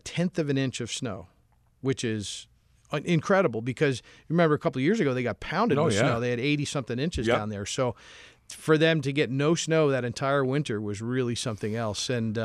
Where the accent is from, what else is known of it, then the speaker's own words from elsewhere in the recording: Albany, New York, United States; You know, I always maintain this because I grew up in Albany, but I think that somehow I was the stork got something wrong because I think I was born down south.